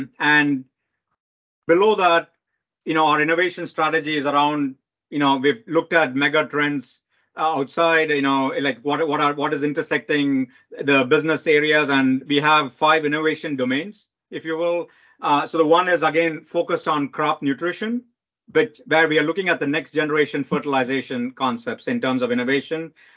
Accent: India; moved away as an adult; now in United States; I grew up in India. I did my undergrad in India and came for graduate schools many, many years ago.

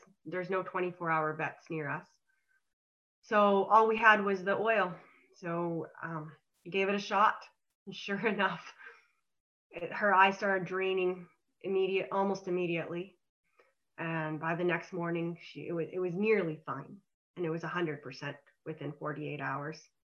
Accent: Calgary, Alberta, Canada; now in Okanagan, Canada; We're from Calgary, and now we live in the Okanagan, British Columbia.

